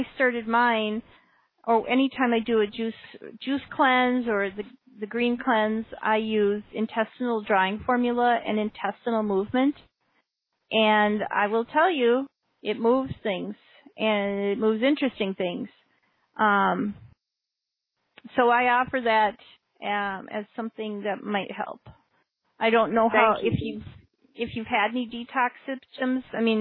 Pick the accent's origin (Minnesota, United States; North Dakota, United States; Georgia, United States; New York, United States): Minnesota, United States; Minneapolis; I grew up in Minneapolis, so I have a hard time saying I'm from Iowa.